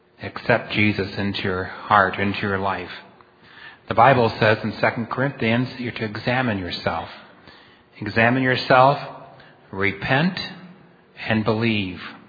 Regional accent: United States; And I said, well, I'm an American.

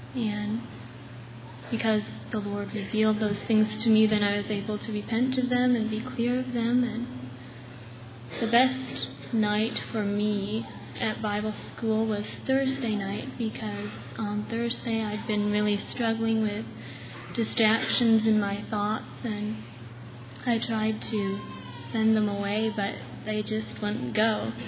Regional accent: Ohio, United States; I'm from Ohio.

